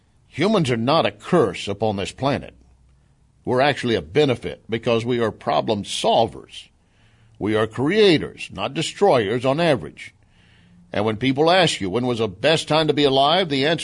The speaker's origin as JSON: {"language": "English", "region": "Texas", "country": "United States", "tie": "born or raised there", "said": "As I said, growing up in West Texas, I saw a lot of tumbleweeds"}